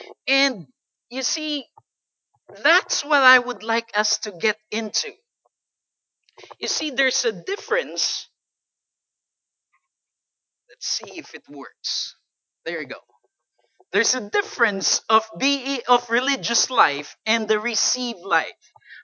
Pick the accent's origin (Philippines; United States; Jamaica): Philippines; I grew up in the Philippines. And in the Philippines, we're very much well known as the Christian or the very religious country.